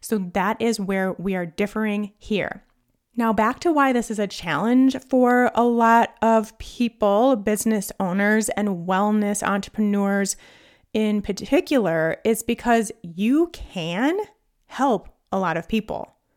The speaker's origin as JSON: {"language": "English", "region": "Midwest", "country": "United States", "said": "I'm from the Midwest."}